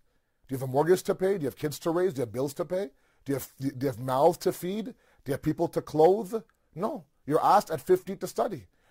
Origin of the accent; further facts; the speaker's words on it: Toronto, Ontario, Canada; I was born and raised in Toronto. You know, I was born to typical Pakistani parents, immigrant parents. And so me growing up here in Toronto, where I'm coming to you from